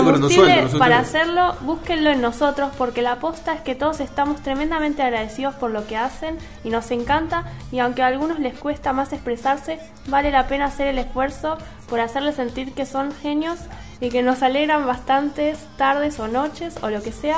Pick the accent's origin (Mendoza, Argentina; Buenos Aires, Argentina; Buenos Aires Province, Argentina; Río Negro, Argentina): Mendoza, Argentina; Soy de Mendoza.